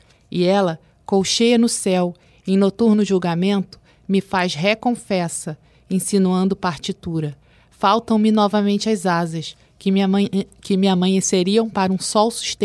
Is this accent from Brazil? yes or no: yes; Paraty, Rio de Janeiro, Brazil; Eu tive uma infância assim, muito rica na parte de natureza, porque como eu nasci em Paraty, lá uma beleza exuberante